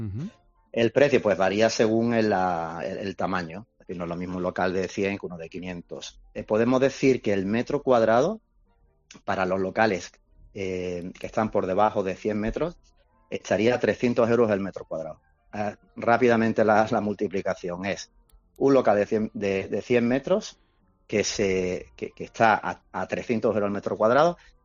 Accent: Málaga, Andalusia, Spain; Que somos aquí de Málaga y no sé si es nuestra carácter, cómo somos

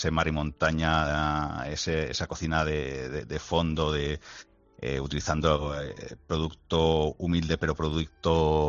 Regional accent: Barcelona, Catalonia, Spain; Yo soy de Barcelona.

